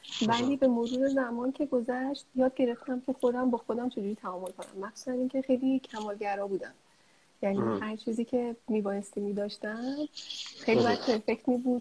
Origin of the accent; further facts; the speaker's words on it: Karaj, Alborz, Iran; من 33 سالمه. من 33 سالمه و متولد کرجم. من از بچگی تو کرج بزرگ شدم.